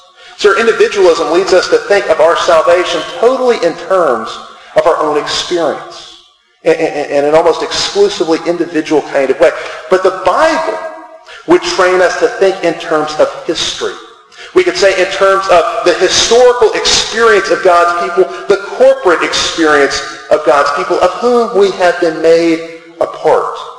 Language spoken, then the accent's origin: English; United States; we are American individualists